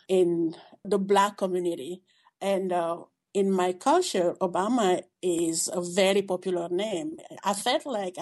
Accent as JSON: {"language": "English", "country": "Cameroon", "tie": "born or raised there", "lives_now": "United States", "said": "When I was growing up in Cameroon"}